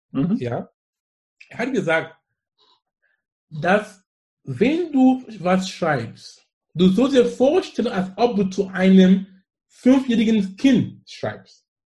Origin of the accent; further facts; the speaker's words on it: Anglophone Cameroon, Cameroon; German is a second language; Und wo ich komme aus dem Besatzungsgebiet, wo die Engländer waren. Das heißt, ich bin mit Englisch aufgewachsen und alles in die Schule.